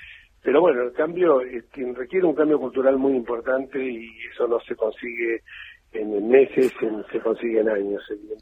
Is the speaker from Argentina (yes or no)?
yes; Buenos Aires, Argentina